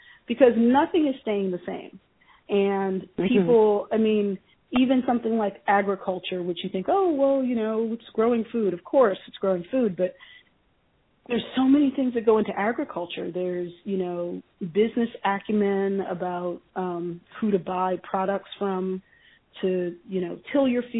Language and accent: English; Baltimore, Maryland, United States; Yeah, so I think as, you know, I'm from Baltimore